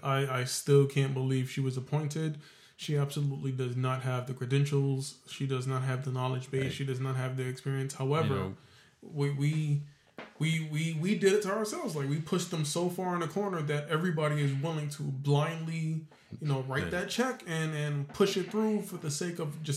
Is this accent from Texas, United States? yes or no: no; New York, United States; Some of the shit that people say, like, and I'm from New York.